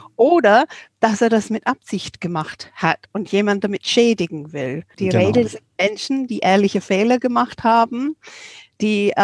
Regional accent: England, United Kingdom; German is a second language; dass es eigentlich komisch ist, in einem Land wie Deutschland, bei uns in England so dafür bekannt ist

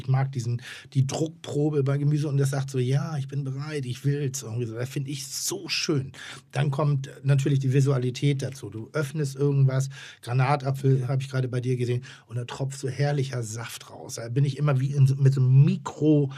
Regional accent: Northern Germany, Germany; ich bin Norddeutscher

